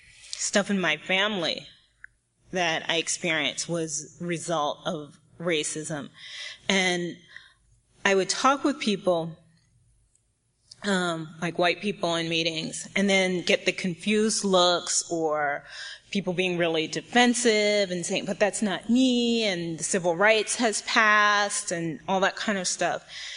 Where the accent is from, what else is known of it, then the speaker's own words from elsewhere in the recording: East Coast, United States; now in California, United States; because I'm from the East Coast, and when I moved to California, I'm really Black identified, and culturally it was so different for me being in California.